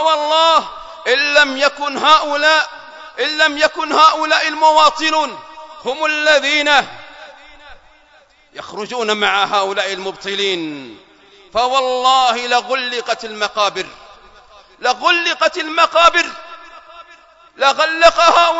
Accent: Ash Shihr, Hadhramaut, Yemen; يا أهل مدينتي، يا أهل الشحر

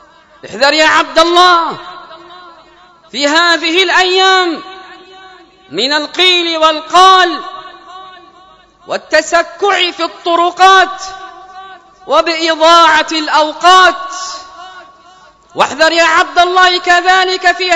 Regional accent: Yemen

